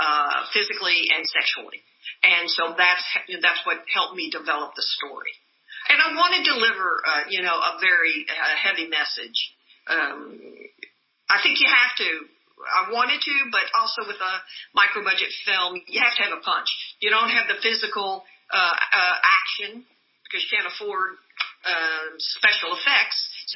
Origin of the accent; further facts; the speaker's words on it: Owensboro, Kentucky, United States; when I was a child, growing up in Owensboro, Kentucky, a young child was murdered, and that didn't happen in Owensboro.